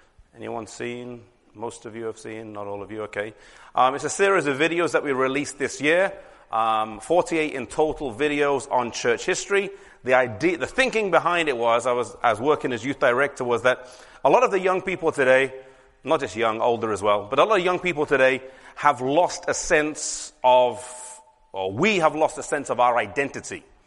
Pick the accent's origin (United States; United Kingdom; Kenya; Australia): United Kingdom; England; I come from England.